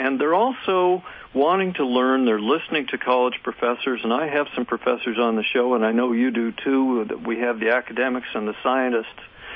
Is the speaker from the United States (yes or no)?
no; Canada; I'm actually a Canadian, so my tea party knowledge is a little bit down